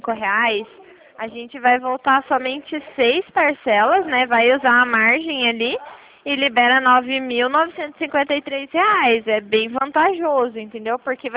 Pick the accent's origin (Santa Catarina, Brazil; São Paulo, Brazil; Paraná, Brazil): Paraná, Brazil; Curitiba; eu sou de Curitiba. Eu sou do Sítio Cercado.